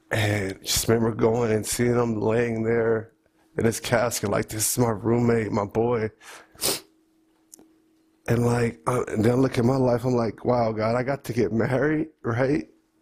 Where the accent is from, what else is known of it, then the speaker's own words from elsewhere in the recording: Oakland, California, United States; Because especially growing up in Oakland, I know so many people that just got killed right out of high school.